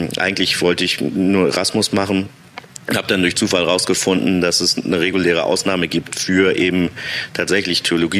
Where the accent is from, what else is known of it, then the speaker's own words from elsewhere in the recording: Altenholz, Schleswig-Holstein, Germany; Ich komme aus der Gegend von Kiel, direkt nördlich vom Kanal, Gemeinde Altenholz, kleine Stadtrandgemeinde, bin ich aufgewachsen und zur Schule gegangen, habe da mein Abi gemacht und bin dann erstmal nach Kiel zum Studieren.